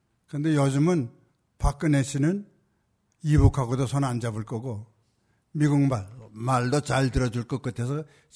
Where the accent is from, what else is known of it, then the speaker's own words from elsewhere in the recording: South Korea; now in United States; 저는 서슴없이 코리안이라고 합니다. 저는 시민권자입니다. 저는 미국 사람이라고 그래야 되는데 코리안이라고 서슴없이 대답하고